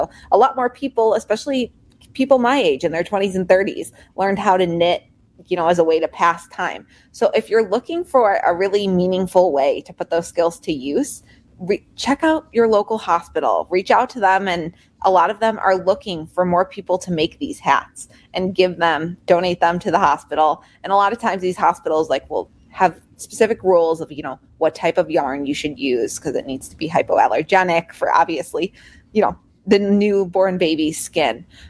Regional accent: Chicago, Illinois, United States; You know, this is a territory I'm very familiar with because I am from the Chicago area and we really like our pizza.

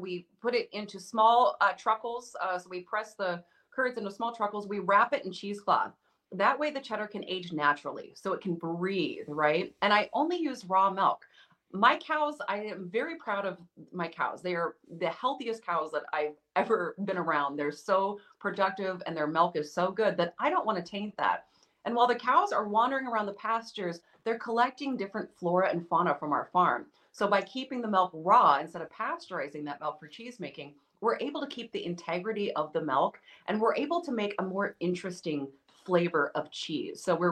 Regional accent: Washington, United States; now in Wisconsin, United States; we were talking about how we're not from Wisconsin originally. We're from Washington State.

